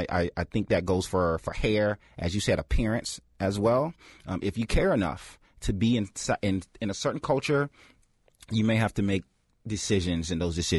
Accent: North Carolina, United States; and I grew up in North Carolina

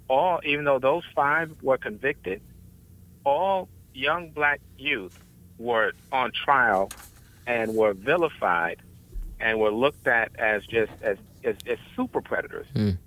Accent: New York, United States; now in Bowie, United States; I'm a native New Yorker, and I will tell you

